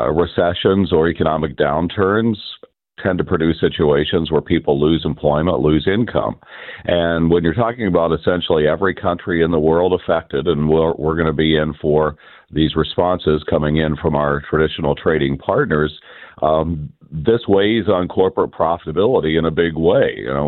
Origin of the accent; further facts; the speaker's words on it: Kansas, United States; It happened all over the United States and in my hometown area in Kansas.